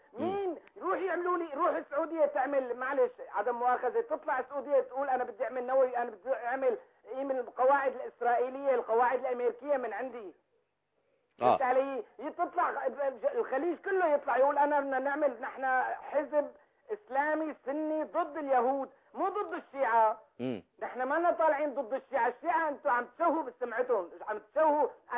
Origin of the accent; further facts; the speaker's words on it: Damascus, Damascus Governorate, Syria; أيوة أنا من الشام من دمشق